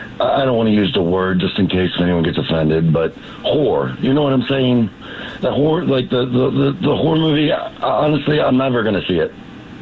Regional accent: Hershey, Pennsylvania, United States; I'm from Hershey originally.

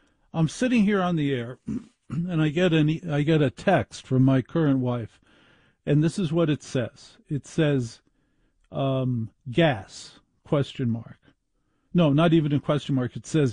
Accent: New Jersey, United States; And I went to college in Syracuse. I grew up in North Jersey.

